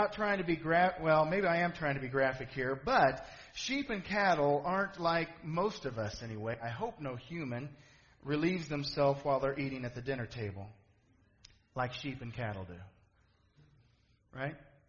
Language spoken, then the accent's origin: English; Stanbury, United States; now in St. Louis, United States; primarily whenever we go to Stanbury, my hometown, like from here, it's 4 hours